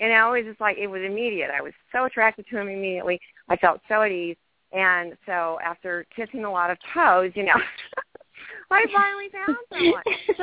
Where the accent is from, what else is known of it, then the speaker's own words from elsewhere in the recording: Oklahoma, United States; I'm from Oklahoma and he's from Kansas.